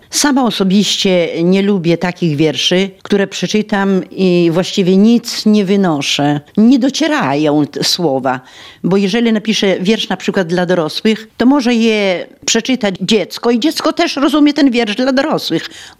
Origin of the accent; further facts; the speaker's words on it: Witulin, Lublin Voivodeship, Poland; I żeby napisać jakiś wiersz, to ja biegnę myślami do Witulina. Tam widzę rodziców, rodzeństwo i wszystko to, co mnie otaczało.